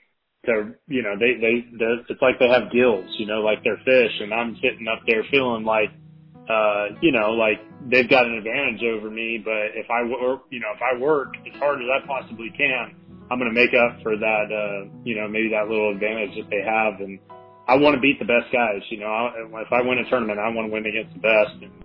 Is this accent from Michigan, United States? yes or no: no; California, United States; And I learned a lot growing up in Northern California